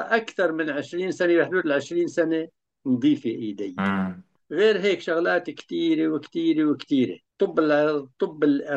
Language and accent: Arabic; Latakia, Latakia Governorate, Syria; moved away as an adult; also born or lived in Soviet Union; الصف الثالث ابتدائي كنت أروح على المركز الثقافي، والمركز الثقافي عندنا في اللاذقية كان يبعد عدة كيلومترات عن البيت